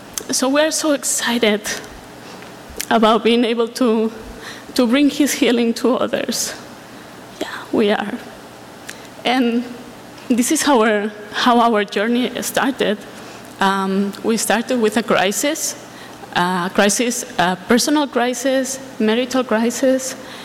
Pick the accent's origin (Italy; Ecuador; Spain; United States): Spain; English is a second language; I'm from Spain. So we met in a mission conference, and we have been living in Spain for the last 10 years of our lives.